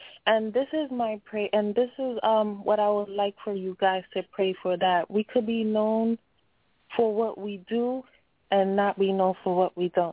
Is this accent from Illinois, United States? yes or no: no; Bronx, New York, United States; I'm from Bronx, New York.